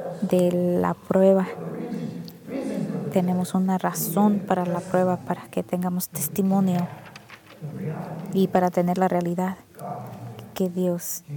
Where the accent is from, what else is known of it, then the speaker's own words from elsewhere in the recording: Spokane, Washington, United States; Y ahí es donde yo crecí, en Spokane.